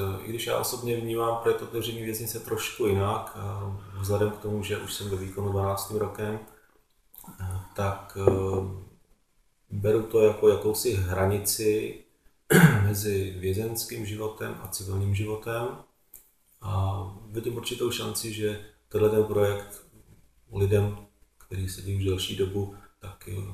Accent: Prague, Czechia; vzhledem k tomu jsem z Prahy, tak aby byl ještě aspoň blíž k Praze ohledně nějakých návštěv.

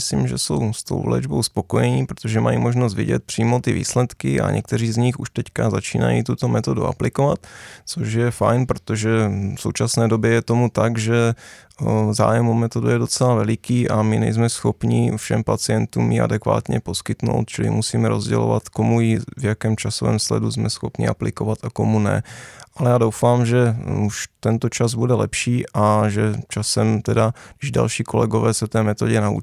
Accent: Slovakia; now in Czech Republic; jsem tak trošku Čechoslovák, protože můj táta pochází z Valašska a moje máma teda ze Slovenska, ale původem jsem opravdu ze Slovenska, což je charakteristický to moje jméno.

